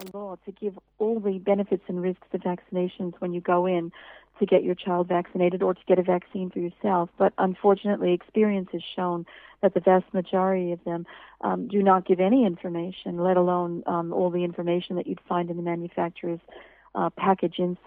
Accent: United States; moved away; So I'm American originally. I've been here for 20 years.

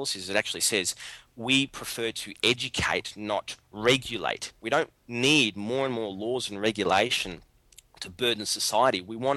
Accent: Melbourne, Victoria, Australia; I'm from Melbourne, so obviously this is Australia wide.

